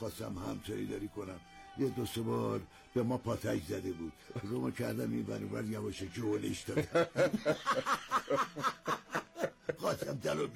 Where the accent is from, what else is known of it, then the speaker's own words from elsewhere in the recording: Tehran, Tehran Province, Iran; هر کس میپرسه میگم من متاسفانه متاسفانه بچه تهرونم